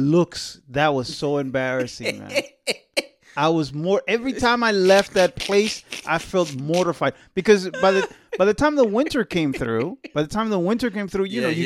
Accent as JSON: {"language": "English", "country": "Dominican Republic", "tie": "born or raised there", "said": "growing up in the Dominican Republic, my family, we were extremely humble family"}